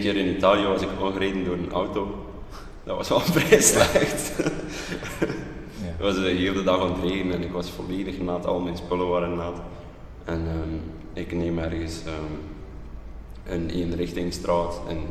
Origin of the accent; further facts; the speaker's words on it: Flanders, Belgium; now in Yogyakarta, Indonesia; Ik kom uit België, het noordelijke gedeelte, het Nederlandstalige gedeelte.